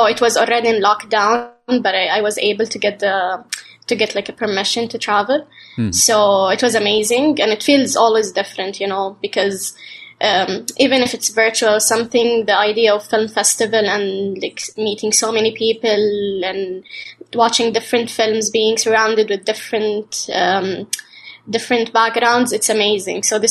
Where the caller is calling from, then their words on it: Jeddah, Makkah Province, Saudi Arabia; I'm from Saudi Arabia, Jeddah, basically.